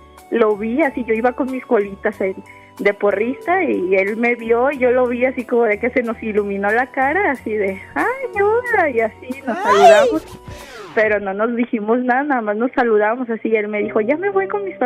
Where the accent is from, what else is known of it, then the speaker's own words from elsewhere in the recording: Tepic, Nayarit, Mexico; Yo soy de Tepic, Nayarit.